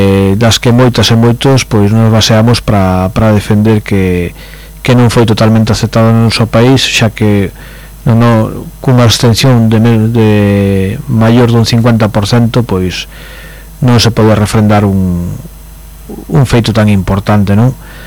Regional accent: Galicia, Spain; podemos decir como galegos e galegas que no noso país sería votado pola maioría

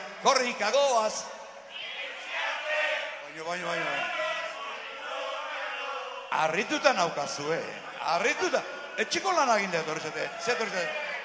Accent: Azpeitia, Basque Country, Spain; Ni azpeitiarra naiz, Ni azpeitiarra naiz, Lehenengo herria independientia azpeiti gipuzkoa.

